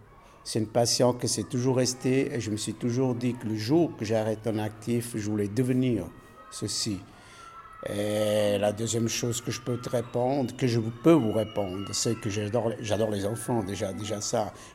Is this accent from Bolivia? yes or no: no; Italy; en tant qu'Italien, j'aime beaucoup la Rome.